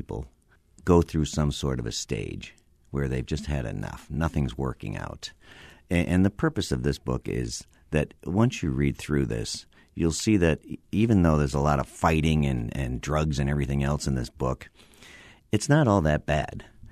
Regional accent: Syracuse, New York, United States; I'm from Syracuse, New York.

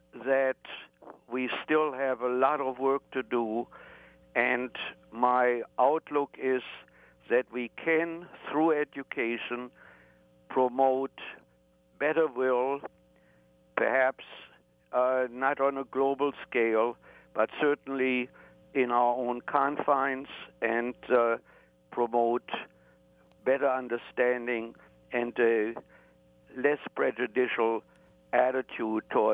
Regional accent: Hildesheim, Lower Saxony, Germany; I got permission to visit my hometown, Hildesheim, near Hanover, because permission was needed.

